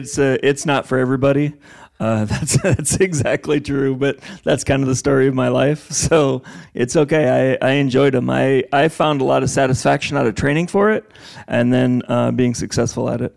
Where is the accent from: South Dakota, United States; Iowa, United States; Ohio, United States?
Iowa, United States; Sergeant Bluff; I am from Sergeant Bluff, and I grew up there and still live there. I went to high school at Sergeant Bluff, and as did my wife and my parents' farm.